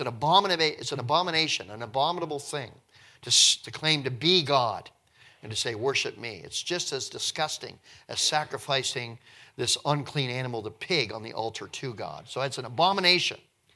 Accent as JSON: {"language": "English", "region": "New Brunswick", "country": "Canada", "said": "when life is pretty easy for me as a Canadian living in New Brunswick"}